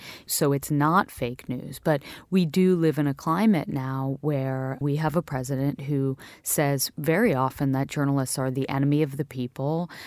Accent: United States; I am an American journalist.

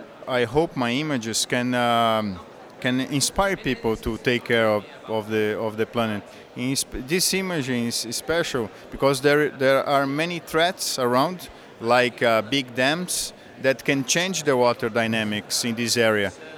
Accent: Brazil; from Brazil.

